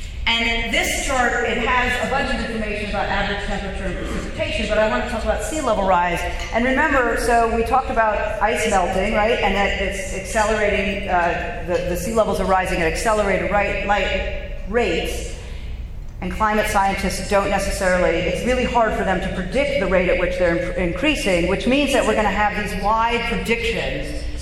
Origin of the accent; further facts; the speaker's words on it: New Jersey, United States; This is a picture I actually took in my hometown down on the Jersey Shore.